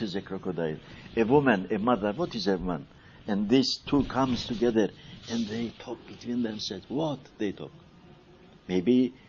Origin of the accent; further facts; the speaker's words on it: Cyprus; I'm from Cyprus. So we say Cypriot, but if you ask me, what Cyprus? How Cyprus? Turkish Cyprus, Turkish Cypriot